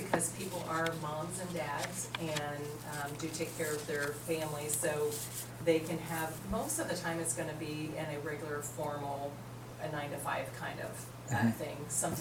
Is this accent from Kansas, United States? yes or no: no; Tipp City, Ohio, United States; I've been in the wellness industry for 25 years. I'm from Tip City. I've lived there for 31 years.